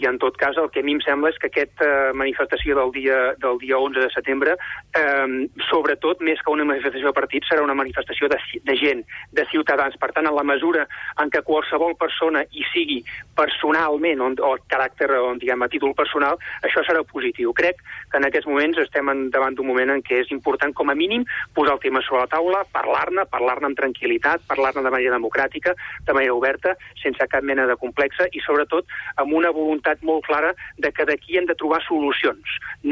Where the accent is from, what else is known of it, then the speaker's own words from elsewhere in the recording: Catalonia, Spain; jo em sento català, soc català i faig de català allà on crec que ho he de fer